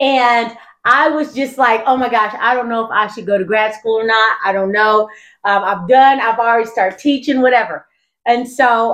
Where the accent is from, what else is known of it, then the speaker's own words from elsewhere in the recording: Lexington, Kentucky, United States; I'm from Lexington, Kentucky.